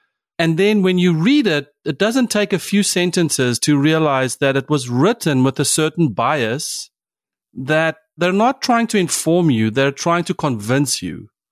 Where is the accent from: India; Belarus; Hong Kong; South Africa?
South Africa; now in United States; as a South African driving around in the United States, I've been here for 20 plus years, so I'm an American citizen